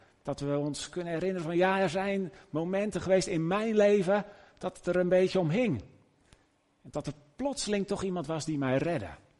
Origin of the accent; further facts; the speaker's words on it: Noordwijk, South Holland, Netherlands; En in ons dorp waar ik ben opgegroeid, dat is Noordwijk, dan niet hier in het noorden, maar in het westen, daar was een nieuw zwembad gebouwd.